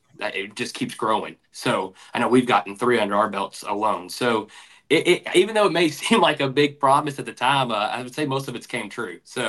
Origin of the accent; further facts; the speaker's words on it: Louisville, Kentucky, United States; Then I ended up going to St. X, which is a private grade school, which where I grew up in Louisville is about 35 minutes away.